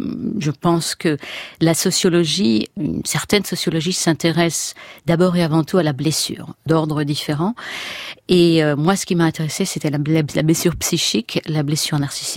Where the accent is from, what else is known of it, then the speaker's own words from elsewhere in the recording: France; je suis cosmopolite et universaliste. Aux États-Unis, je suis européenne. En Allemagne, où je suis beaucoup, je suis française.